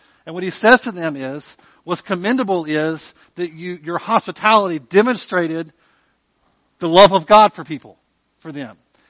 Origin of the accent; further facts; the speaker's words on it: the South, United States; So I am a Southerner, so don't get offended by me, you know, suggesting that perhaps our Southern hospitality only is about a skin deep, okay?